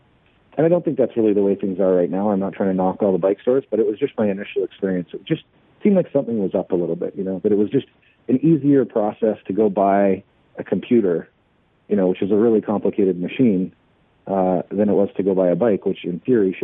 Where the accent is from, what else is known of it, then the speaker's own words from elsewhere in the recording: Canada; I'm from Canada originally, and I got into businesses in Canada when I was pretty young.